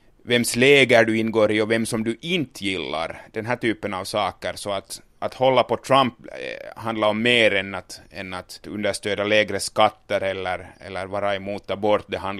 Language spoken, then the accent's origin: Swedish; Finland; now in United States; Och en kvinna tyckte att jag borde åka tillbaka till Finland när jag sa att jag kommer från Finland.